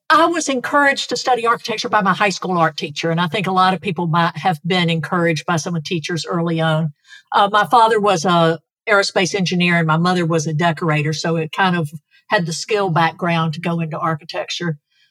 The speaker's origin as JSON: {"language": "English", "region": "the South", "country": "United States", "tie": "born or raised there", "said": "I grew up in the South and Michael has deep family roots in the South"}